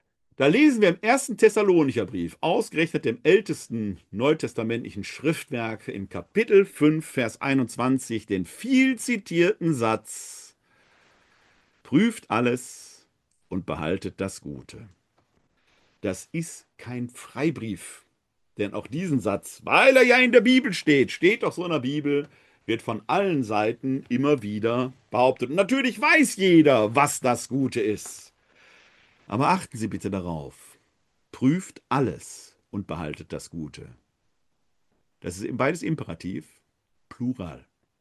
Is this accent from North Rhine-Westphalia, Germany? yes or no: yes; Essen, North Rhine-Westphalia, Germany; now in Wuppertal, Germany; Ich komme aus Essen. Da war das vielleicht Brauch. Im Ruhrgebiet, in meiner Heimat